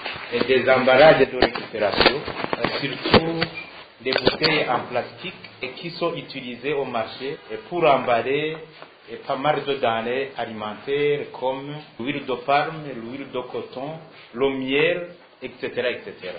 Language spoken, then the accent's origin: French; Burundi; Pourquoi ici chez nous au Burundi, on va les réutiliser encore?